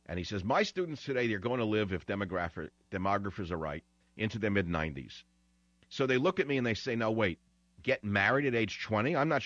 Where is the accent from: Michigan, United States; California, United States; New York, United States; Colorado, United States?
New York, United States; born or raised there